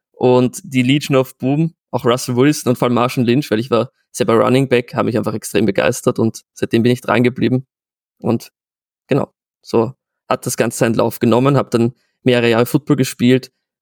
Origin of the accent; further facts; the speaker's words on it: Vienna, Austria; accent: Austrian; Ich komme aus Wien, ich komme aus Österreich, deswegen... Man sagt mir öfter, man hört das heraus, dass ich vielleicht nicht so typisch Deutsch spreche